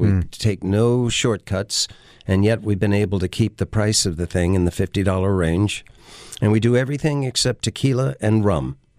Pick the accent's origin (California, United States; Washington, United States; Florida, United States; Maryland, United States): Maryland, United States; Cumberland; I grew up in Cumberland, Maryland, and that whole area was a big manufacturer of rye whiskey.